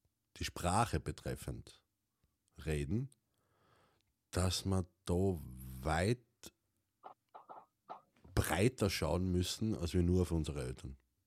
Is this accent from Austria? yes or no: yes; Styria, Austria; ich komme aus der St. Eiermark.